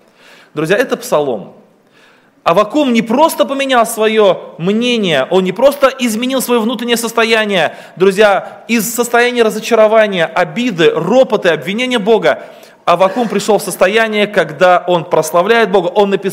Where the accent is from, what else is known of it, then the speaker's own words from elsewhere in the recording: Yeysk, Krasnodar Krai, Russia; я из России, из города Ейска, Краснодарский край.